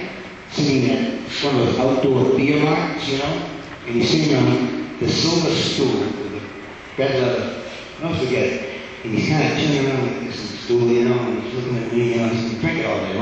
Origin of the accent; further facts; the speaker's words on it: Scituate, Massachusetts, United States; And I went back to my hometown, I've been near Boston, Massachusetts, Situate.